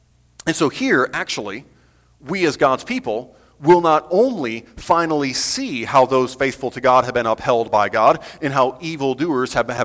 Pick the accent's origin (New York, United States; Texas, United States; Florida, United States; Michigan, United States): Michigan, United States; I grew up in Michigan, and I like to tell people that Michigan is number two in everything.